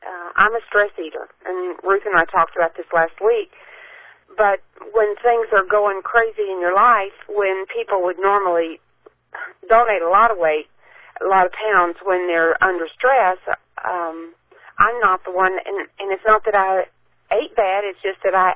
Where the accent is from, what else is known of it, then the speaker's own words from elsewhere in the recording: Texas, United States; I'm from Texas, and it's like, that's on the menu.